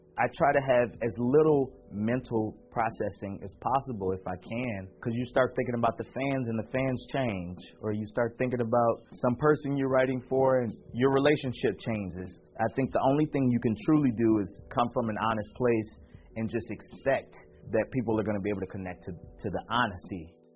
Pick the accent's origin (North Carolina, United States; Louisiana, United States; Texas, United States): Louisiana, United States; New Orleans; born there; I was born in New Orleans, Louisiana. My father is a preacher, so I grew up a preacher's kid.